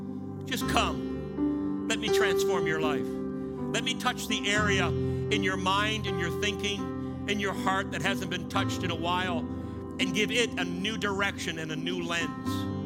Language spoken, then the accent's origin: English; Canada; So I grew up in a fishing village. I'm Canadian. Me and my wife grew up in Canada. She's French-Canadian, and I'm whatever the French are not, Canadian. So I grew up in a little town, fishing village, beautiful, on the coast.